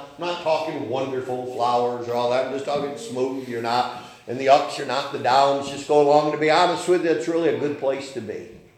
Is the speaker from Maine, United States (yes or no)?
yes; Machias, Maine, United States; where I grew up in Machias, we had a swamp in front of us. We had a swamp behind us. We had cattle on 4 sides of us.